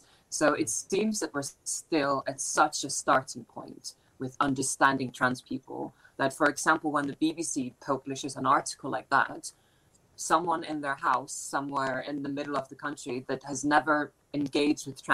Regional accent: Iceland; now in United Kingdom; I noticed this quite particularly because I'm from Iceland originally.

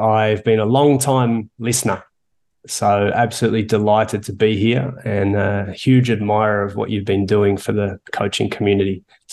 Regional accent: Melbourne, Victoria, Australia; moved away as an adult; now in Toronto, Canada; I'm from Melbourne originally. I moved here in 2009 and it was the typical Aussie thing of go away for a couple of years and work overseas with the intent to go home.

